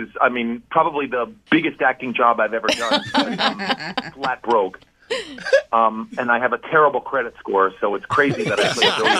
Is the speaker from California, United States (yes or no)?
no; New York City, New York, United States; I grew up right in Manhattan.